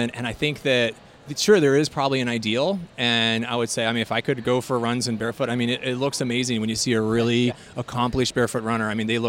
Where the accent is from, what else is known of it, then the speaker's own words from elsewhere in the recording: Colorado, United States; also born or lived in Ohio; I'm originally from Colorado. And so I grew up in Western Colorado, and then I went to Ohio University.